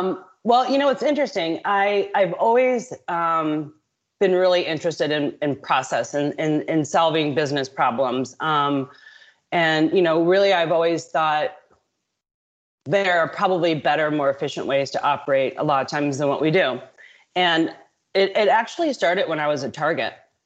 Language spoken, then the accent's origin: English; St. Louis, Missouri, United States; I went to May department stores in St. Louis, trying to get back home. That's my hometown, as a technical design manager.